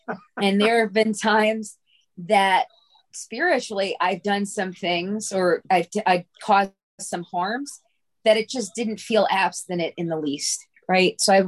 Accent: New Jersey, United States; I'm a compulsive overeater like you. I'm from Central New Jersey.

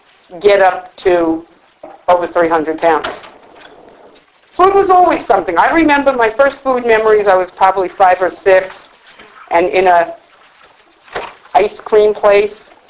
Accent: New York, United States; now in New Jersey, United States; What it means to me personally is, even though I'm from New York, I'm getting fed what I need today here in New Jersey.

